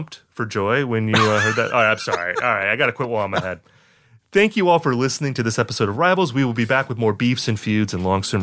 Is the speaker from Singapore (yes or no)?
no; Midwest, United States; myself, growing up in the Midwest, you listen to … you're like, you feel so much FOMO listening to that band.